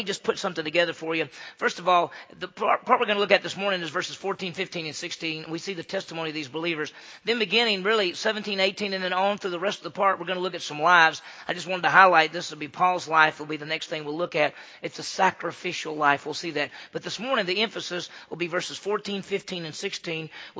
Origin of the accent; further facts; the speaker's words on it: Mississippi, United States; since I grew up in Mississippi, that Mississippi's rural, that's what we think, but I grew up in a city.